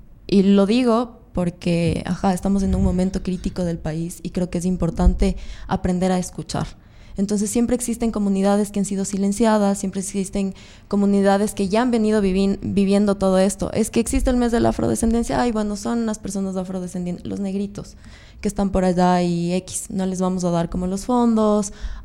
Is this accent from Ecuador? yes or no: yes; Ecuador; la conexión que tenemos como ecuatorianos.